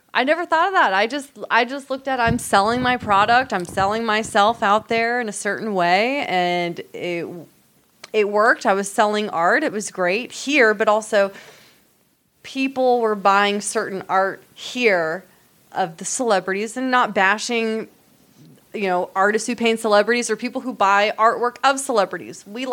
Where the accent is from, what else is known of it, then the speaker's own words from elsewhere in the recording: United States; And I never wanted to tell people I was from the United States.